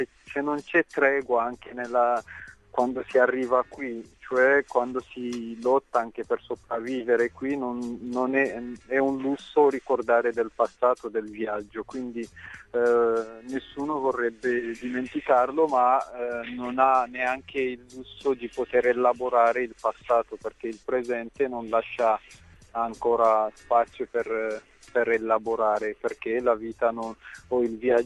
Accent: Ethiopia; now in Italy; io sono partito dall'Etiopia e poi ho fatto il deserto del Sahara, attraversando i due stati, Sudan, Libia, per poi sbarcarsi a Lampedusa.

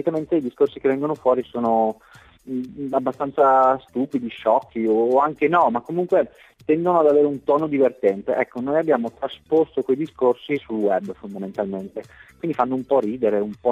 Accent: Pordenone, Friuli-Venezia Giulia, Italy; Siamo, non siamo proprio veneti, siamo quelli, siamo pordenonevi.

